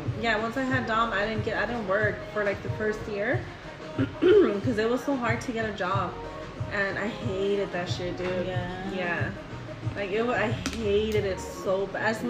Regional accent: United Kingdom; Okay, I'm British.

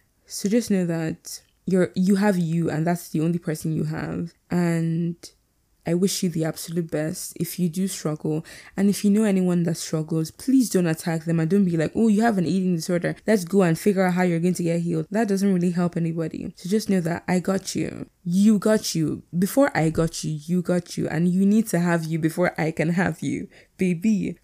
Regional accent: Delta, Nigeria; I went to Delta because I'm from Delta.

